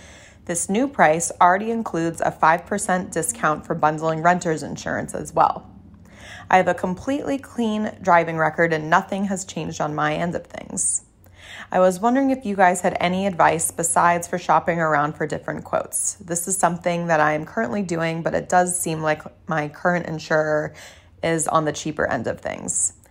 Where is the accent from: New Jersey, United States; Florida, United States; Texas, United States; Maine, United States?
Florida, United States; I'm from Florida.